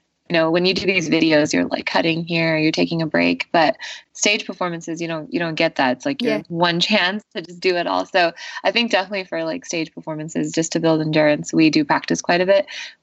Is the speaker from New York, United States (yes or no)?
no; California, United States; And I'm from the Bay, and, you know, there's not a lot going on over there, like scenic wise.